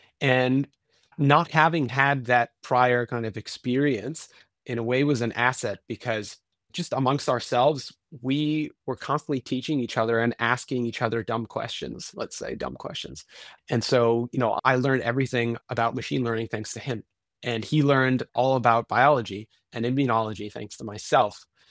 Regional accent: Italy; we grew up in Italy. And of course, there's a kind of a language and a cultural affinity there. But, you know, growing up in Southern Europe

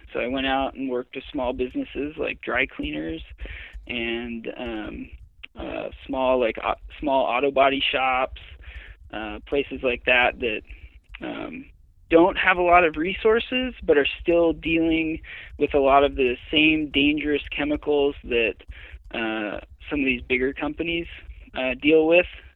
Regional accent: Seattle, Washington, United States; So I grew up in the Seattle area, went to school at Western Washington University in Bellingham

